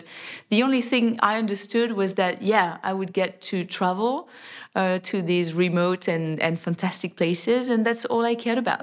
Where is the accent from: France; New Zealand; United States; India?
France; I come from France